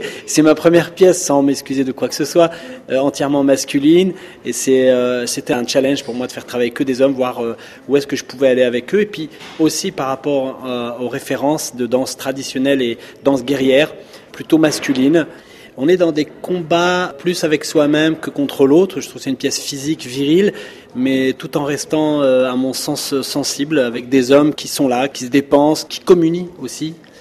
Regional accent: Morocco; je suis né au Maroc, grandissant avec ces danses traditionnelles, ces danses populaires

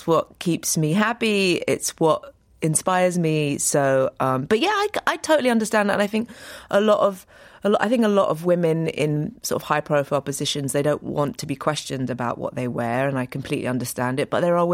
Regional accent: London, United Kingdom; And I think growing up in London really did.

